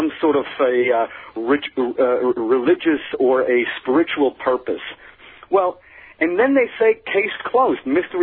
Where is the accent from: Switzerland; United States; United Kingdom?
Switzerland; part of my life I grew up in Switzerland.